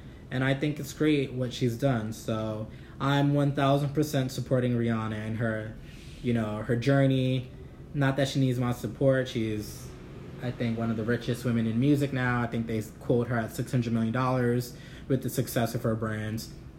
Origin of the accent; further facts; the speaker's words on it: Brooklyn, New York, United States; Mark's from Brooklyn, I'm from Brooklyn, so you know, I think the name is really cute.